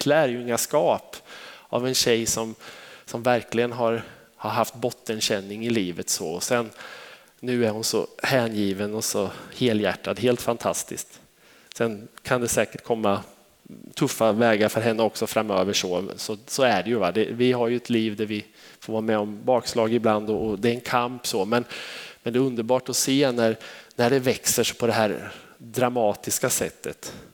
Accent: Sweden; vi som svenskar och så ett med, för vi är ju så försiktiga och lite mer lågmälda i våran kultur.

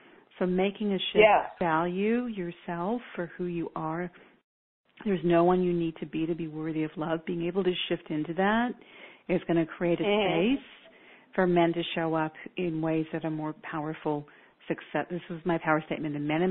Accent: Australia; I'm Australian. I love Byron Bay.

